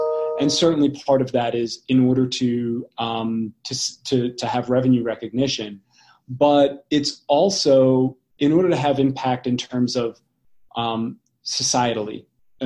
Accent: East Coast, United States; I come from the East Coast where the culture is very different than it is in the Mountain West

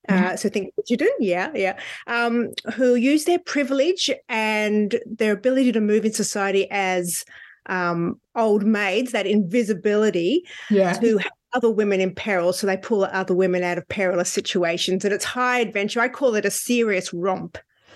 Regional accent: Australia; I'm an Australian author.

